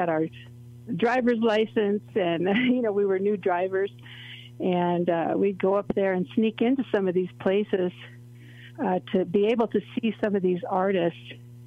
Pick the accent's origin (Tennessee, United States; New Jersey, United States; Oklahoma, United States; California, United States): California, United States; Los Angeles; Well, I'm part Northern Cheyenne, and I grew up in Los Angeles with my mother. My mother and my grandmother raised me, and my father's from Lame Deer, Montana, Northern Cheyenne, and I grew up in the heart of Los Angeles